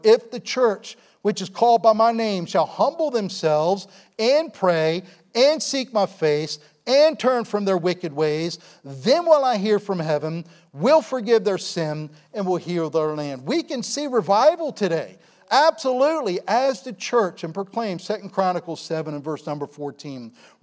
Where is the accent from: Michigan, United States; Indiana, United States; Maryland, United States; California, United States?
Maryland, United States; Baltimore; I grew up down in Baltimore. I grew up in, went to Rosedale Baptist with Kim, but I grew up in Central Baptist Church on North Marlin Avenue in Essex.